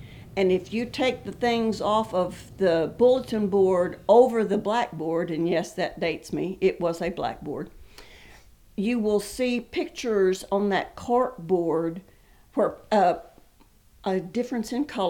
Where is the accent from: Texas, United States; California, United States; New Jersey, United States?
Texas, United States; I grew up in West Texas in a little rural area.